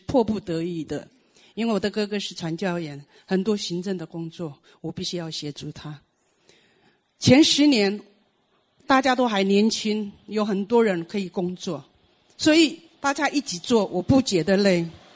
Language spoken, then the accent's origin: Chinese; Lanyu, Taitung County, Taiwan; 我是来自兰屿的，